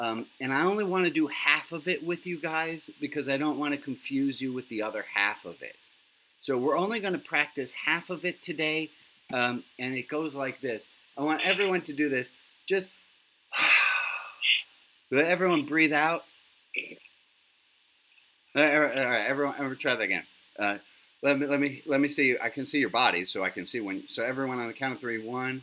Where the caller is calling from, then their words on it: Bend, Oregon, United States; I am today broadcasting from Bend, Oregon, B-E-N-D, Oregon.